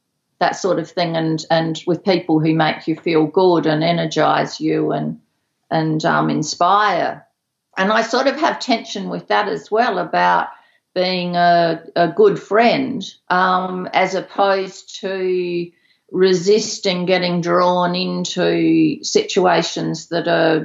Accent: Australia; I was born in Australia, I've grown up in Australia

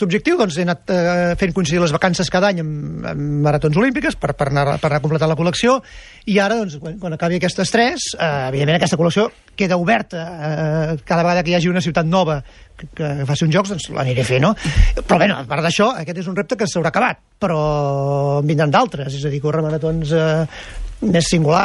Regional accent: L'Ametlla de Merola, Catalonia, Spain; evidentment, a l'Ametlla de Merola, que és el meu poble

